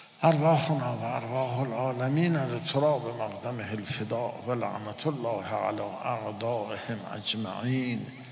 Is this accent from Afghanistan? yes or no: no; Iran; پرسید شما کجایی هستین؟ ایرانی هستیم.